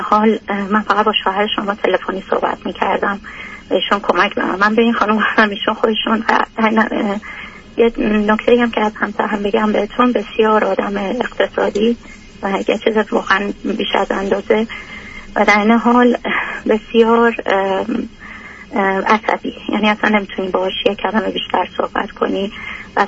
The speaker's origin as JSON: {"language": "Persian", "country": "Iran", "moved": "yes", "said": "من از ایران اومدم"}